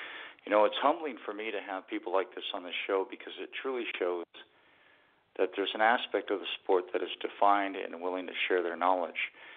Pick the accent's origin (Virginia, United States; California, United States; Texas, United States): California, United States; Sacramento; Well, I'm originally from Sacramento, so, and then kind of moved down that way where you're at and then made my way out here.